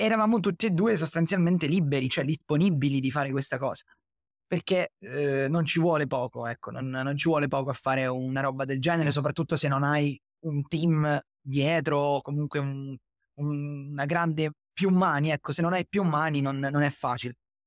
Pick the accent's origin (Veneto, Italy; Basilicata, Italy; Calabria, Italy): Calabria, Italy; questo ragazzo che si chiama Giulio, che è del mio stesso paese, in Calabria, perché io sono calabrese.